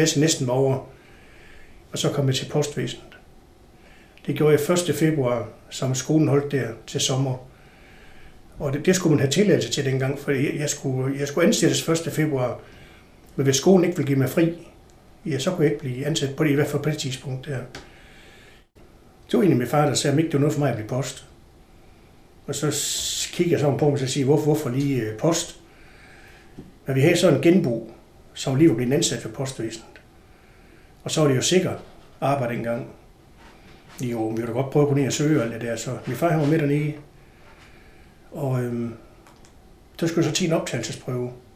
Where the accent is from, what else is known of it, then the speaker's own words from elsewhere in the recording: Horsens, Central Denmark Region, Denmark; og jeg er født i marts måned 1950. Jeg er opvokset i Horsens i Krystalgade